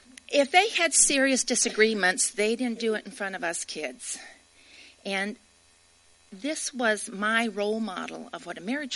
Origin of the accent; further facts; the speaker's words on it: Midwest, United States; I grew up in the Midwest. I was a preacher's kid.